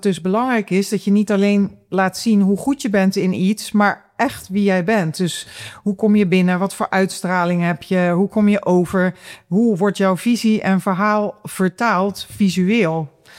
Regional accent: Zeeland, Netherlands; born there; moved away as an adult; now in Amsterdam, Netherlands; ik ben in Zeeuws-Vlaanderen geboren met Brabantse ouders. En ik ben toen ik 25 was, ben ik naar Amsterdam verhuisd.

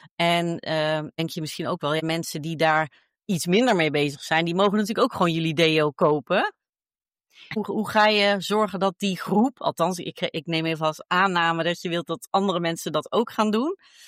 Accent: Netherlands; want we zijn Hollanders, dus alles wat gratis is, dat nemen we sowieso aan

